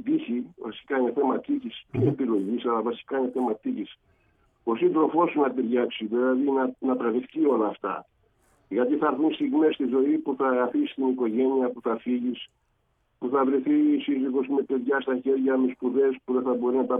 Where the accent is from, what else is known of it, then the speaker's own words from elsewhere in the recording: Thasos, Eastern Macedonia and Thrace, Greece; Και μετά πάω πάνω, πάω στο νησί μου, στη Θάσο.